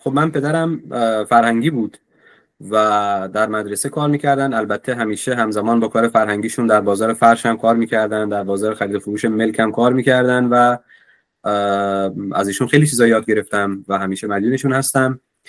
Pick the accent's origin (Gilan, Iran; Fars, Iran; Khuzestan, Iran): Fars, Iran; Shiraz; من اهل شیرازم، متولد سال 60، تیر ماه 60، و دوران تحصیلم رو در استان فارس سپری کردم. در دبیرستانی در شیراز تحت عنوان دبیرستان ملا صدرا دبیرستان رو سپری کردم و بعدش برای تحصیل لیسانس رفتم بندرعباس